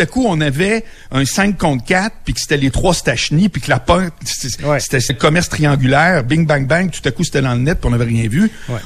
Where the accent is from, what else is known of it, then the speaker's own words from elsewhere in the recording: Quebec, Canada; moi-même, je suis un Québécois